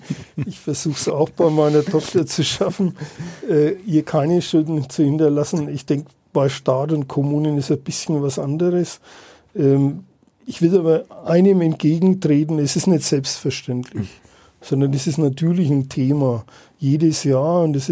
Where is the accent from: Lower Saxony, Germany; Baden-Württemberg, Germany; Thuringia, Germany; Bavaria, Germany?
Bavaria, Germany; Nuremberg; ich bin ja auch gebürtiger Nürnberger, bin Nürnberger Bürger